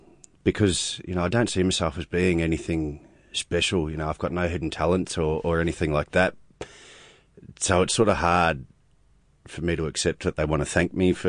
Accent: New Zealand; being a Kiwi and being a Māori as well

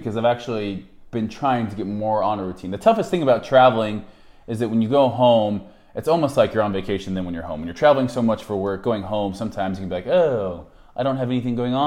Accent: United States; now in Australia; Growing up in America compared to Australia

